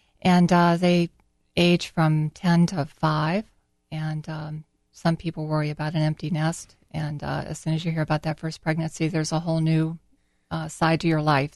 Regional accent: Linden, Ohio, United States; So I'm from Linden. Many times we'll refer to it as the L.A. area.

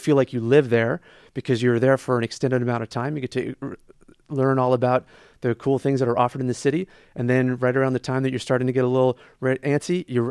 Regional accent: Nova Scotia, Canada; Yeah. Well, I grew up in Canada. I'm from a small town on the east coast of Canada, a little town in Nova Scotia.

